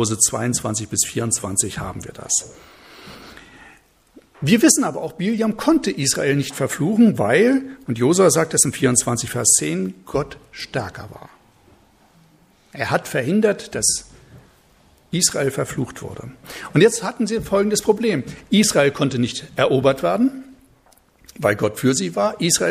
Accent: Coswig, Germany; Also, ich komme aus Coswig. Coswig hat nicht so viele Einwohner, wie hier Männer starben.

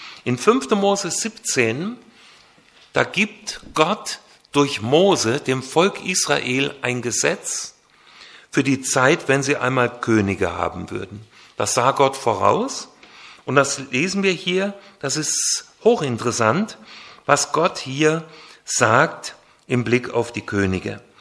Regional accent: Baden-Württemberg, Germany; Ich komme mehr aus der Neckarregion. Da habe ich lange gelebt in Baden-Württemberg.

